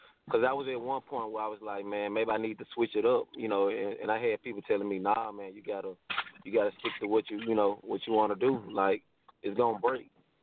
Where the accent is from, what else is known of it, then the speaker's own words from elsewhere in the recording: Memphis, Tennessee, United States; Man, I'm from Memphis, Tennessee, the 901.